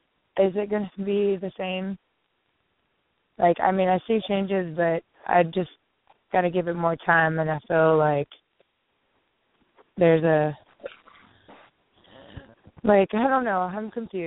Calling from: Omaha, Nebraska, United States; I'm calling from Omaha, Nebraska.

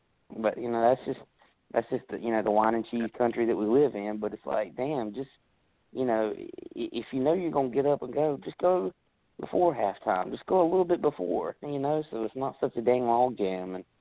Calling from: Burlington, North Carolina, United States; Yeah, Burlington. Right near Greensboro.

